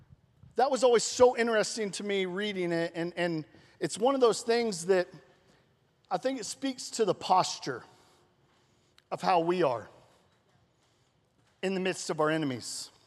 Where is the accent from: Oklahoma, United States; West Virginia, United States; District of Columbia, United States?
Oklahoma, United States; We're from Oklahoma.